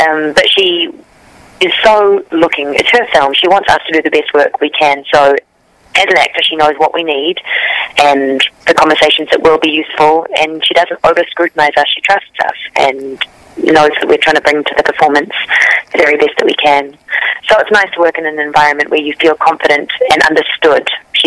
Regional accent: New Zealand; But growing up in New Zealand, we had access to a ton of American and British film and television.

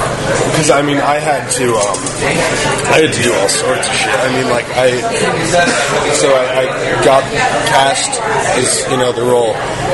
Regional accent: New York, United States; I mean, yeah, I'm from New York, so I have like a theater background.

